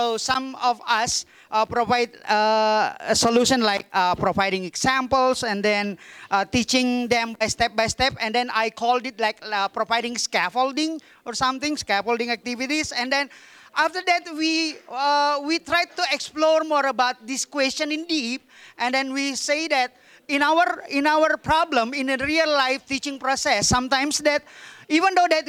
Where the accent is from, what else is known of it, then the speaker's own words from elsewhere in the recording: Makassar, South Sulawesi, Indonesia; because I'm from Makassar in South Sulawesi.